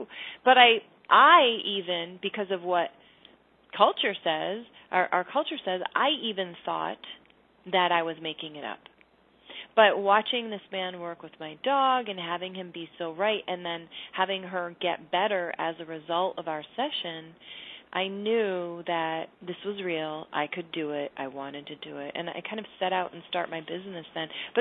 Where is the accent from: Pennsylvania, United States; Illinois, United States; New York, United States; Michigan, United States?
Michigan, United States; I grew up in Michigan. There was no one talking about that stuff.